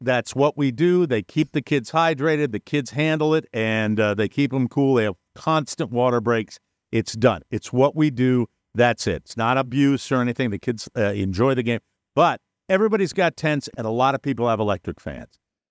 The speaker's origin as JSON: {"language": "English", "country": "United States", "said": "It is opened, and I am an American"}